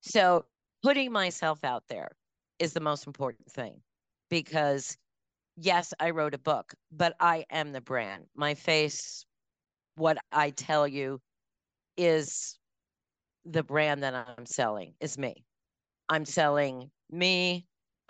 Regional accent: Long Island, New York, United States; I'm a New Yorker. The story starts and originates in New York, in Long Island. And as a New Yorker, understand that I said Long Island as one word.

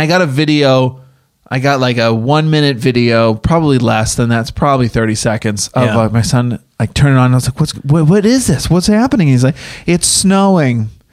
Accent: Massachusetts, United States; I grew up in Massachusetts. I've lived in the snow.

